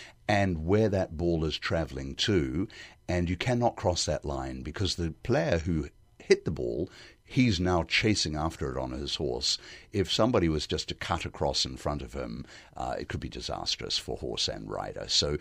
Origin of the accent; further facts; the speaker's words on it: New Zealand; Aotearoa New Zealand, my home country